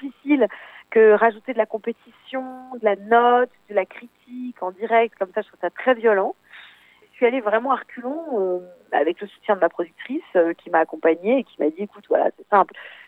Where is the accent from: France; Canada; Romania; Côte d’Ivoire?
France; Grand Est; also born or lived in South-west France; Disons que je suis très alsacienne mais j'ai grandi partiellement dans le sud-ouest parce que j'ai une famille qui est un peu tentaculaire comme ça, donc on est allé s'installer dans le sud-ouest.